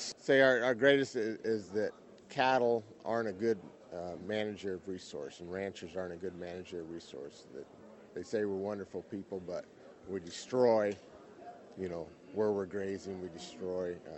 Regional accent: Mountain Home, Idaho, United States; I'm from Idaho, a little town called Mountain Home, which is south of Boise.

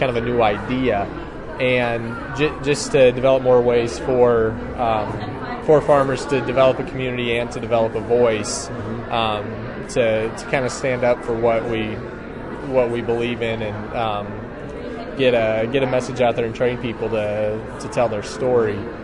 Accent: Giltner, Nebraska, United States; now in Aurora, United States; I'm from Hamilton County, Nebraska. I grew up in Giltner, and that's where our farm is.

